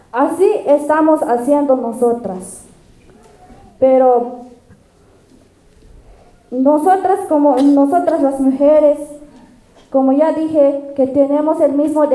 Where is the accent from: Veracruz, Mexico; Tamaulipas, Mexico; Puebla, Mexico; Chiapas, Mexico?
Chiapas, Mexico; Oventic; vengo del Caracol 2 de Oventic, zona Altos de Chiapas.